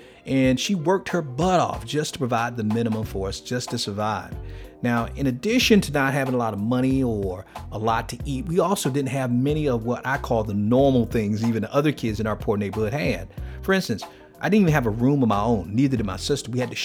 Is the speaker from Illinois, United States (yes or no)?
no; Miami, Florida, United States; See, I had been a Christian most of my life, even growing up in Miami, but I only left Miami in my childhood with religion, not a relationship with Christ.